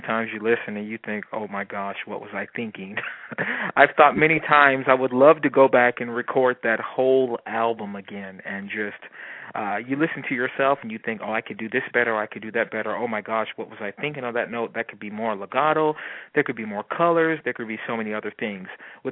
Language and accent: English; Youngstown, Ohio, United States; I'm from Youngstown, Ohio, and the school was called Youngstown State University.